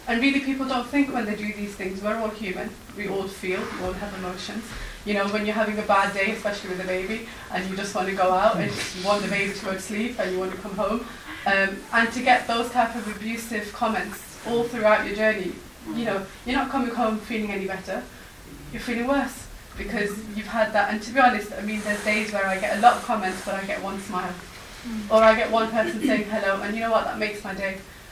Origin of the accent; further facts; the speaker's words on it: United Kingdom; first language English; I've lived in this country my whole life, I've been born and bred here, I have the passport, I speak the language, it's actually my first language, I've studied here, I work here